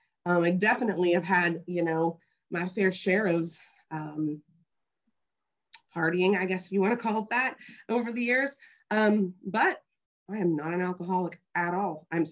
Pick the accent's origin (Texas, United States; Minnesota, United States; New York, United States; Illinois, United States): Texas, United States; give you a brief background of who I am, where I come from, but I was born and raised in Texas, and I got a mom, I got a dad, and I got an older brother.